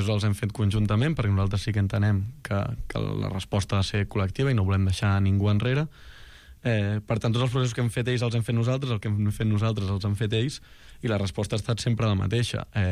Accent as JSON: {"language": "Catalan", "town": "Barcelona", "region": "Catalonia", "country": "Spain", "tie": "born or raised there", "said": "jo vinc de la Teixonera, nascut allà"}